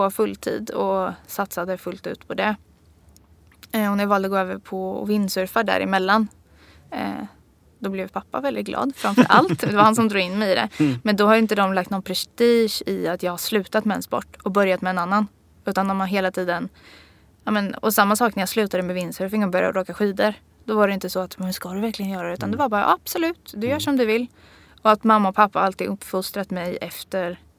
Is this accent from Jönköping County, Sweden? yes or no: no; Motala, Östergötland, Sweden; Och jag är uppvuxen på stranden i Motala. Så det tror jag egentligen har färgat min uppväxt mer. Att jag har haft närhet till natur och haft en bott i liksom en liten stad.